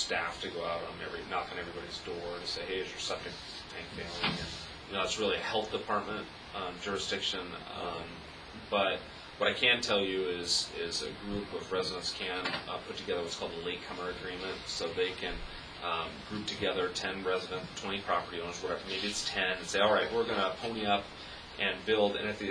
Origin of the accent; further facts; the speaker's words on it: Bellevue, Washington, United States; Sammamish Plateau was, and I grew up in Bellevue in Seattle, so I've been around a long time.